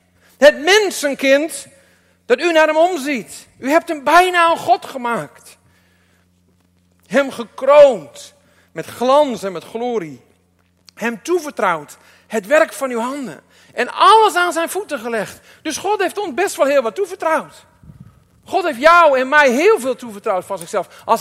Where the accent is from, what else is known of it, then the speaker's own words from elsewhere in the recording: Groningen, Netherlands; Maar ik denk voor ons Groningers dat het ook goed is dat we onszelf niet onderschatten.